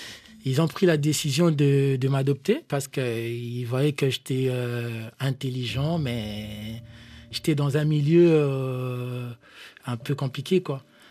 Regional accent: Kongo Central, DR Congo; Oui, je viens du Bas-Congo. Déjà, le Bas-Congo, c'est une province.

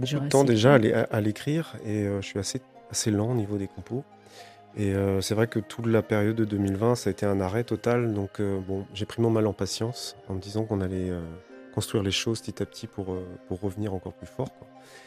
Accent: Saint-Brieuc, Brittany, France; born there; Je suis né à Saint-Brieuc.

